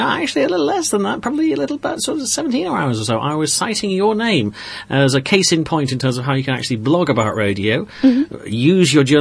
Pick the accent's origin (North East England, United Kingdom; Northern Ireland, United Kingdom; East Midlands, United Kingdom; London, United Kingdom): North East England, United Kingdom; Middlesbrough; I said, I hope you realise I was born and bred in Middlesbrough.